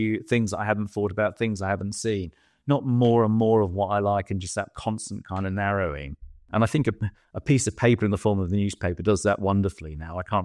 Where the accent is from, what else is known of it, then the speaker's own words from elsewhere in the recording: London, United Kingdom; I'm very interested in the world, but I am a Londoner. I'm proud to be a Londoner.